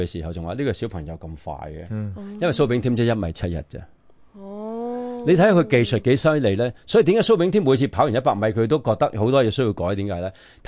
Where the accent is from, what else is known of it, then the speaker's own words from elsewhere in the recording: China; 但系我哋作为中国人咧，都应该比较系自豪嘅